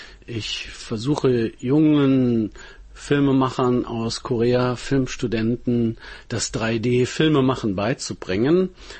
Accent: Bonn, North Rhine-Westphalia, Germany; tatsächlich hatten wir in Bonn, wo ich aufgewachsen bin, ein Super 8 Entwicklungsstudio

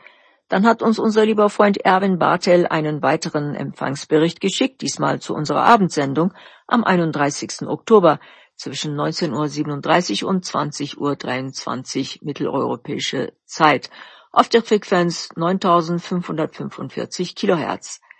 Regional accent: Gaziantep, Turkey; In meiner Heimatstadt Gaziantep ist Pistazie verbreitet und auch Olivenbaum.

